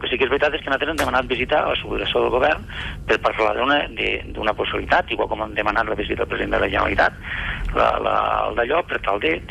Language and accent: Catalan; Catalonia, Spain; vaig néixer a Catalunya, me sento català i somnio en Catalunya